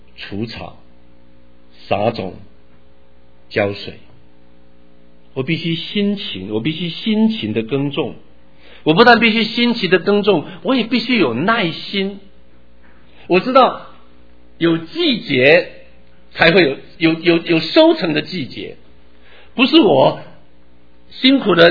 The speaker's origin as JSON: {"language": "Chinese", "town": "Taitung", "region": "Taitung County", "country": "Taiwan", "tie": "born or raised there", "said": "我在台湾是在台东长大的，我在台东长大的时候，台东其实还是一个非常非常我不能说是落后，但是 developing"}